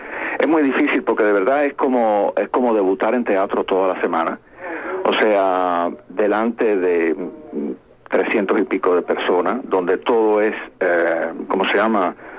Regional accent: Cuba; moved away as an adult; now in United States; Cuando yo me fui de Cuba en el 56

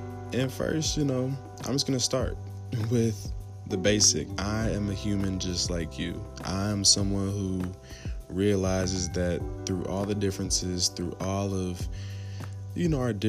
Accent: Lexington, Kentucky, United States; I am from Lexington, Kentucky. I was born and raised in Lexington.

